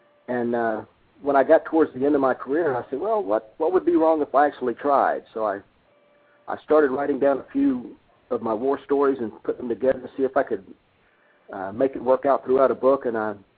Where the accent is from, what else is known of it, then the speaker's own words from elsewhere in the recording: Houston, Texas, United States; Well, I grew up in Houston, Texas, and decided I wanted to be a police officer